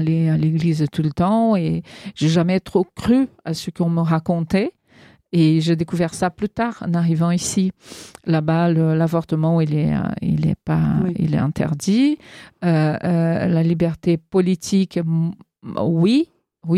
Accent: Brazil; parce qu'il y a un côté, quand on vient du Brésil, qui est...

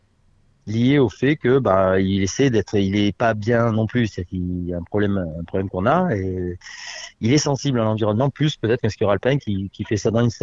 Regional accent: Provence-Alpes-Côte d'Azur, France; born there; en 1968, je suis né dans le Champsaur, dans les Hautes-Alpes.

